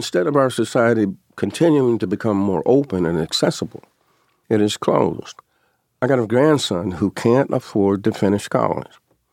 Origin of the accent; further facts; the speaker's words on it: Lincoln Heights, Ohio, United States; When Damon Lynch and I were growing up in Lincoln Heights, the year we finished, 1955